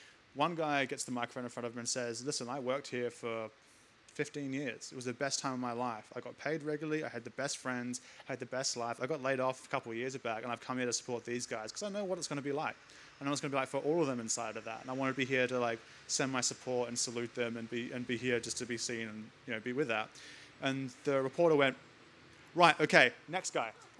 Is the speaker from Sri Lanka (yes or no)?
no; Salisbury, South Australia, Australia; I grew up in Salisbury, Elizabeth.